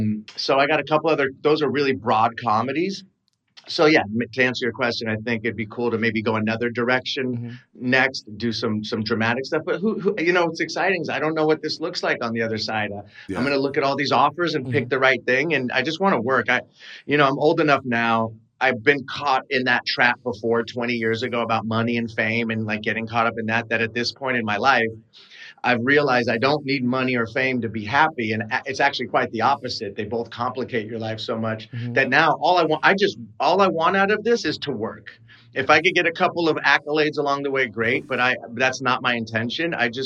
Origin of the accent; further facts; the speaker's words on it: California, United States; And I'm from the Bay Area where he is god. You know, he's like from, you know, that's his stomping grounds.